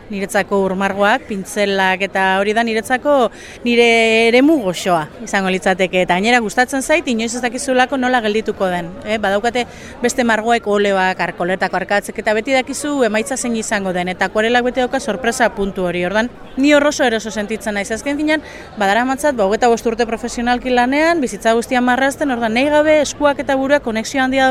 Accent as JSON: {"language": "Basque", "town": "Bilbao", "region": "Basque Country", "country": "Spain", "said": "marrazkilaria naiz, bilbotarra naiz"}